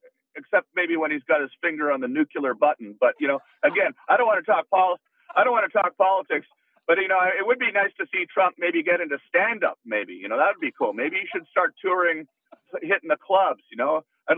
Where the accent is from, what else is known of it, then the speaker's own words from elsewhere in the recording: Canada; Canadian.